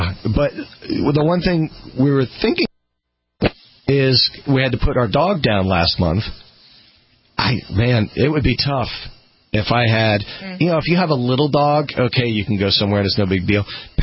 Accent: Maryland, United States; this whole group of friends that I have over here in Virginia, you know, because I'm from Maryland.

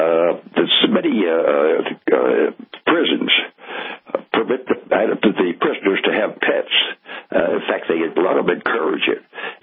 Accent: New Jersey, United States; First of all, I was born and raised in New Jersey, went to high school there, went to college, went to Bucknell University, ended up getting drafted after the draft, and I went to work in New York City in a training program.

